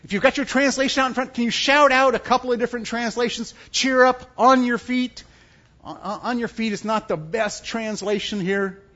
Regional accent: Columbus, Ohio, United States; I was born and raised in Columbus, Ohio, and have never moved.

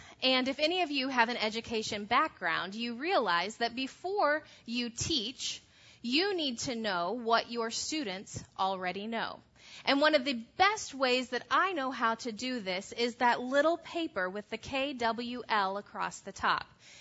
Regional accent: Indiana, United States; I'm from Indiana. Yep, I'm a Hoosier through and through.

